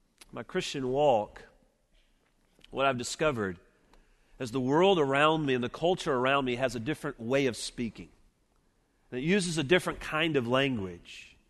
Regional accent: Mobile, Alabama, United States; accent: southern; being from Deep South, Mobile, and having been in Deep South most of my life, aware of my thick accent.

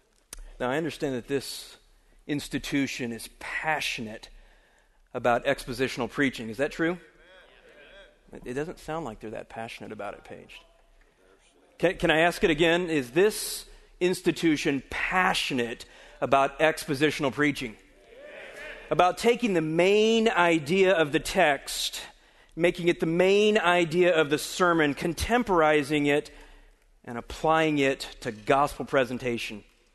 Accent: Dallas, Texas, United States; Growing up in Dallas, I really wasn't sure that there was anything beyond the county line of Dallas

